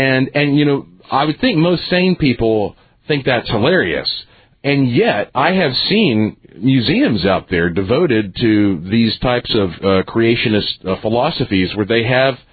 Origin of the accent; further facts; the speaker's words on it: the South, United States; But hey, you know, we're from the South. We live in Billy Graham land. For those who are not around here, we're broadcasting out of Asheville.